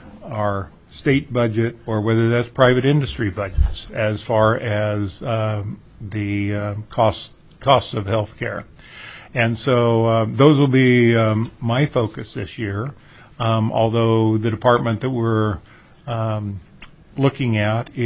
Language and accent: English; Homer, Alaska, United States; I'm from Homer.